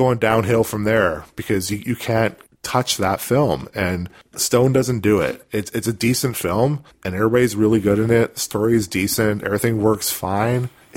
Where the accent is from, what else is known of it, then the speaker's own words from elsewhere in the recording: Canada; I'm a Canadian